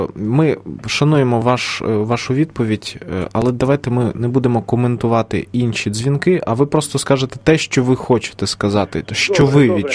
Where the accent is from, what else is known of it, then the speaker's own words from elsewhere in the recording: Donbas, Ukraine; тому що я сам з Донбасу, наприклад.